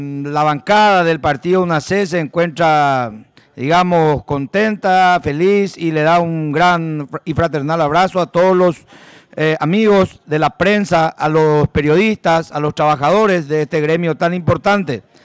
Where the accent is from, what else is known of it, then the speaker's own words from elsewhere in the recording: Paraguay; nosotros como ciudadanos paraguayos estamos informados